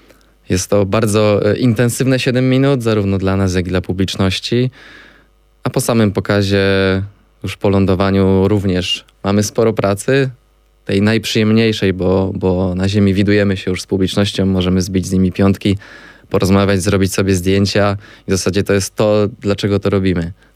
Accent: Kraków, Lesser Poland, Poland; Jesteśmy z Krakowa, jesteśmy z okolic Krakowa i latamy również w okolicach Krakowa

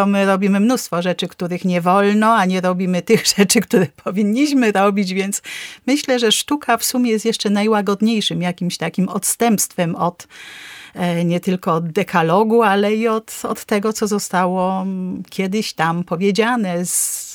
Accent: Zakopane, Lesser Poland, Poland; born there; Ja urodziłam się w Zakopanem.

